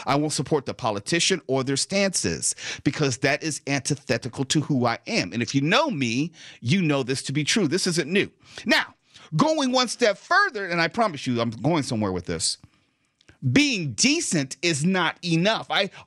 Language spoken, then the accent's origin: English; United States; I think it's being proud of being an American, the fact that we live in the greatest country on the face of the earth.